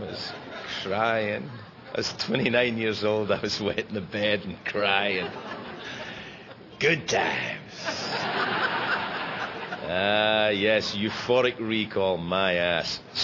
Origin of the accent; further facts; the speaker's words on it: Glasgow, Scotland, United Kingdom; I was scared going to AA meetings in my hometown. And I went to the, if you're ever in Glasgow, go to the South Side meeting on a Wednesday night.